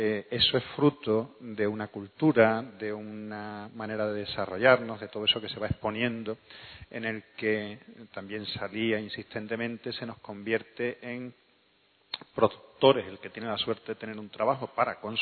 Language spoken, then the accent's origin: Spanish; Seville, Andalusia, Spain; Los que somos de Sevilla tengo entendido perfectamente. Hablamos igual.